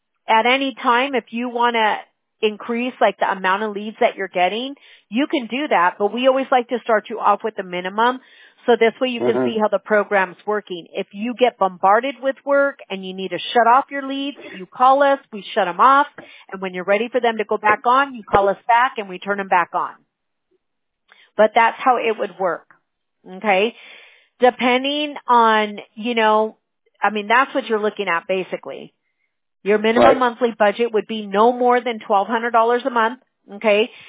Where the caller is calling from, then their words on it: California, United States; We're in California. We're out here in the West Coast, Sound Valley.